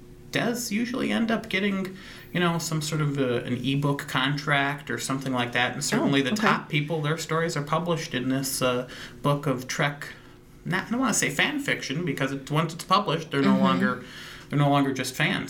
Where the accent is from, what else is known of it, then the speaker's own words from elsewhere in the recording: Owosso, Michigan, United States; also born or lived in Flint; I grew up in the Flint area, and then moved quickly to a small town, Owosso.